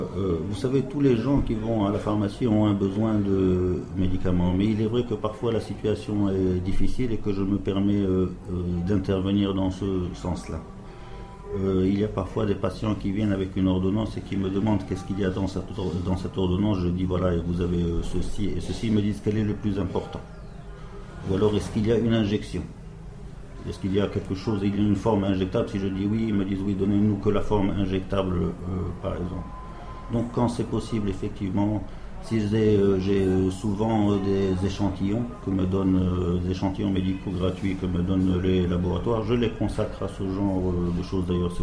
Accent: Morocco; je suis un Marocain d'origine iranienne avec un cœur qui bat au rythme tchèque.

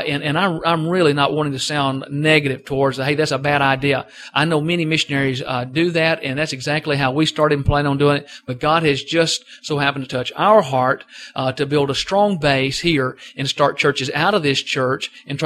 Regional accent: Decatur, Alabama, United States; moved away as an adult; now in Merida, Mexico; Well, I'm from Decatur, Alabama. I lived there for about 30 years of my life, and we've now been missionaries for 10 years. We've actually been in Mexico for 8.

